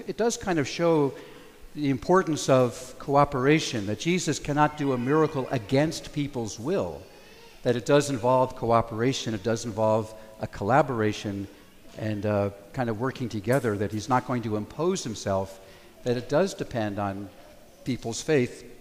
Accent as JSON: {"language": "English", "town": "Thousand Oaks", "region": "California", "country": "United States", "tie": "born or raised there", "said": "I was actually the pastor of my hometown in Thousand Oaks, California, where I grew up."}